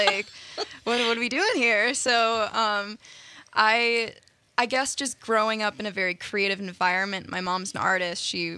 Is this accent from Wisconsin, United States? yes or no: yes; Elkhorn, Wisconsin, United States; Yeah, so Elkhorn's a pretty small town, about an hour south of Madison. Mm-hmm. In the Lake Geneva area, and it's a pretty small town